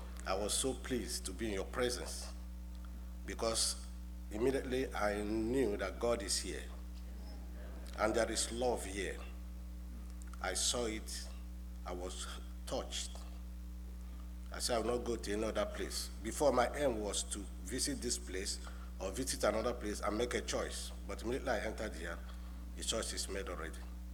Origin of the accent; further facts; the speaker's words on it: Nigeria; English is a second language; I'm from Nigeria.